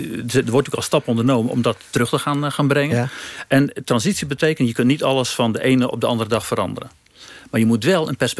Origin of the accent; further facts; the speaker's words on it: Netherlands; Ik ben gewoon een Nederlander die zijn werk doet.